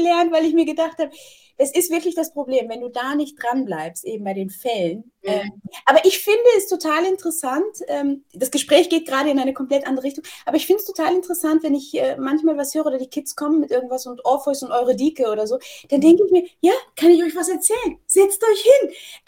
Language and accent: German; Cologne, North Rhine-Westphalia, Germany; Ja, genau, ich bin Kölsche